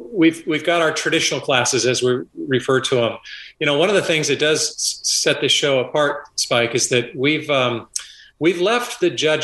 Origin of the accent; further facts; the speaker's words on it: California, United States; Lived on the Monterey Peninsula my entire life.